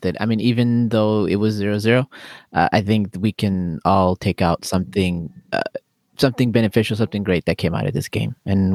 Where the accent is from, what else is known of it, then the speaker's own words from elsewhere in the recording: Fiji; So I was born in Fiji, played soccer since I was 5.